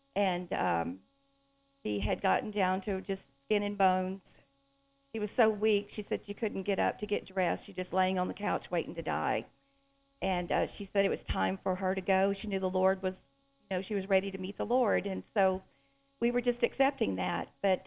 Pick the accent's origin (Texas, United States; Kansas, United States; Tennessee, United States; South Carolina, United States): Texas, United States; Victoria; I'm from Victoria, Texas.